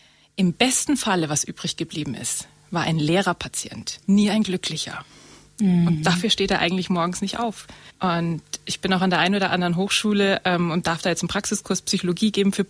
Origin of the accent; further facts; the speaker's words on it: Murnau, Bavaria, Germany; Ich habe schon immer in München gewohnt, beziehungsweise Murnau. Ich komme aus Murnau und hatte aber meinen Job in Stuttgart.